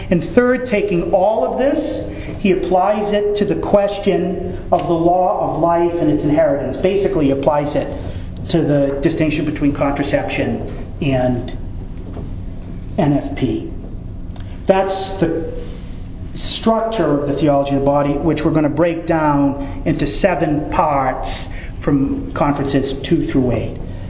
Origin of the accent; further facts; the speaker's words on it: Lowell, Massachusetts, United States; 80% of the people growing up in Lowell were Catholic, and even my public school teacher would remind us when holy days of obligation were.